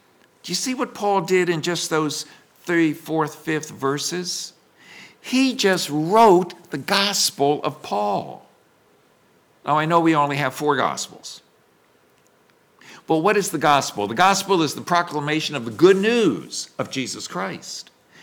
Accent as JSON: {"language": "English", "region": "New Jersey", "country": "United States", "tie": "born or raised there", "said": "And I was blessed to marry a Jersey girl. I grew up in a suburb of Asbury Park."}